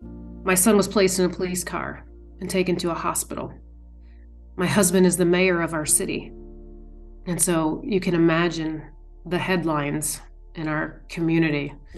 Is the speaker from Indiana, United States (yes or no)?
yes; Indiana, United States; I'm from Indiana, so that's where we started.